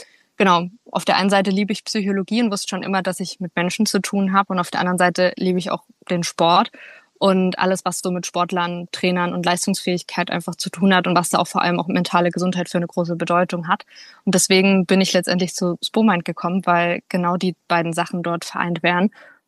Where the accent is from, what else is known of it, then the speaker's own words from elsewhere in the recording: Plauen, Saxony, Germany; born there; ich komme gebürtig aus Plauen, also Vogtland, auch so die Ecke Sachsen